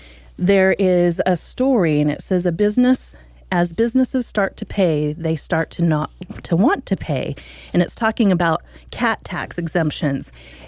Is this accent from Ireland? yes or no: yes; Ireland; with me being Irish, I love that day